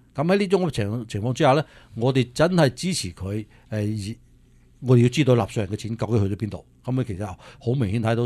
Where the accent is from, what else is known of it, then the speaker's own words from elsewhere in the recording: United States; 我哋美国人